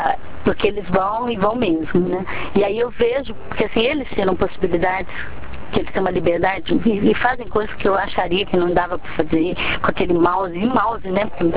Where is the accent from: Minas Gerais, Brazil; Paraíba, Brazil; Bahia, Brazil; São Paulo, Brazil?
São Paulo, Brazil; Andradina; eu nasci em Andradina, metade da cidade era japonesa quando eu estudei, né?